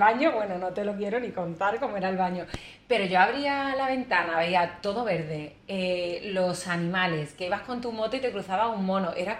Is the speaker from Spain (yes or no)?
yes; Málaga, Andalusia, Spain; now in Indonesia; soy de España, de Málaga, del sur. Y llegué a Bali hace 5 meses, bueno, 6 ya. Yo llegué en noviembre